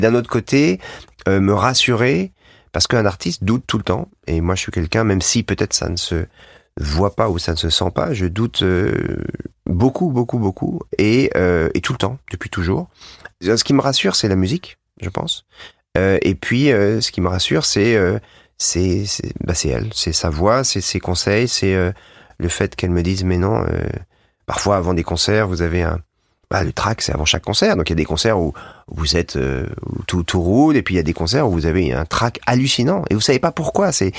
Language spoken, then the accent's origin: French; Auvergne-Rhône-Alpes, France; alors on vient tous les deux de la Savoie